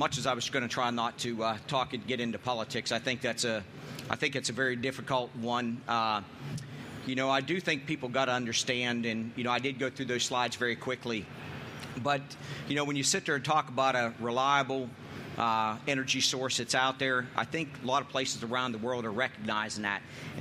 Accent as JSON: {"language": "English", "town": "Ellwood City", "region": "Pennsylvania", "country": "United States", "tie": "born or raised there", "said": "I grew up in Pennsylvania, in Elwood City, north of here."}